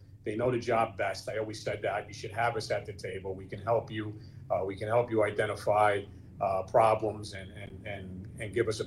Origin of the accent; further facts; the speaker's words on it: Newark, New Jersey, United States; I rode buses in my day. I born and raised in Newark. I used to go to school taking a bus.